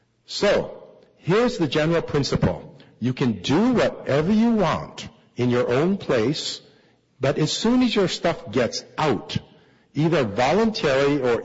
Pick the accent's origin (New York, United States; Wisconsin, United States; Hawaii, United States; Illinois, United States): Hawaii, United States; Maui; So the general talk is, I come from Maui, and we fought for a moratorium.